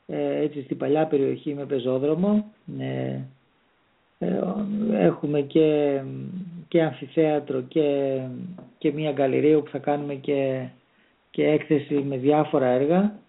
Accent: Thessaloniki, Central Macedonia, Greece; Θεσσαλονίκη μεριά. Θεσσαλονίκη μεριά, που είναι και ο τόπος μου.

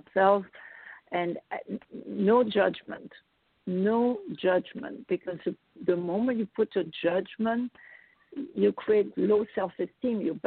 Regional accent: New York, United States; I'm in Florida from New York, and I had to learn to drive again. You know, New York, we don't.

